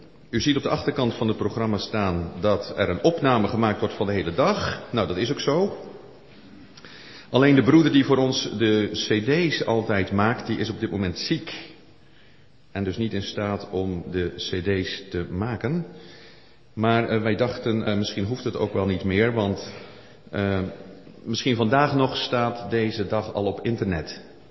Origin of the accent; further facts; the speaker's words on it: Middelharnis, South Holland, Netherlands; born there; dominee Procé uit Middelharnis, mijn geboorteplaats.